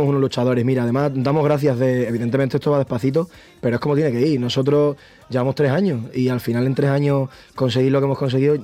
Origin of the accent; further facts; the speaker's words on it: Extremadura, Spain; Los extremeños, yo es que soy también medio extremeño, entonces somos de campo.